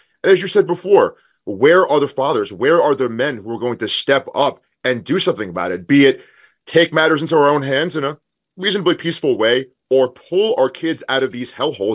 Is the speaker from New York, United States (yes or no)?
yes; New York, United States; You know, Stu, I'm from New York, and I've grown up in close proximity to these environments my entire life.